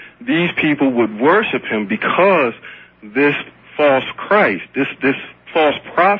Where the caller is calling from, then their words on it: Ohio, United States; Ohio, actually.